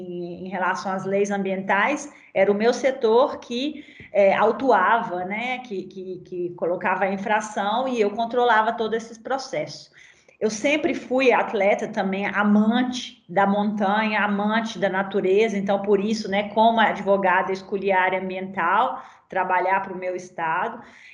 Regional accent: Minas Gerais, Brazil; now in Europe; eu sou brasileira, moro na Europa já tem, né, 12 anos, mas eu sou advogada, me foquei no ambiental, então eu trabalhei como advogada para o meu estado de Minas Gerais, no Brasil.

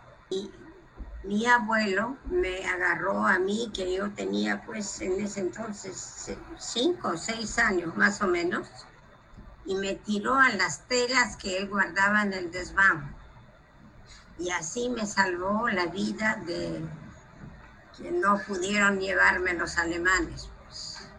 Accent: Warsaw, Masovian Voivodeship, Poland; born there; Spanish is a second language; Yo nací en Varsovia, Polonia, en 1936.

